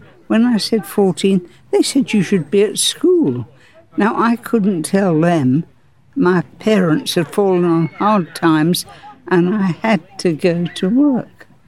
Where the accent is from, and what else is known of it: Margate, South East England, United Kingdom; born or raised there; also born or lived in Chelsea